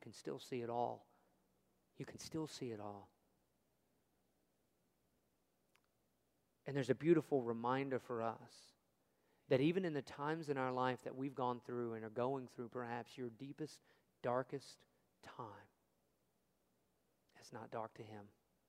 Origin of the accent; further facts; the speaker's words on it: Lynchburg, Virginia, United States; Growing up in Lynchburg, Virginia